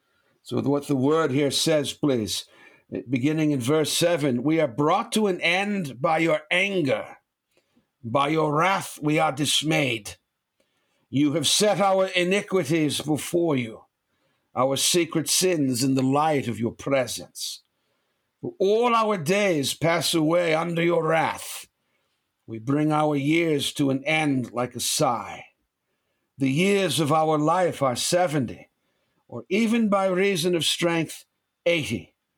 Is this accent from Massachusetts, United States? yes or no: yes; Massachusetts, United States; And you know, I was raised outside of Boston. I was literally where I grew up. My home was at the end of a dead-end street.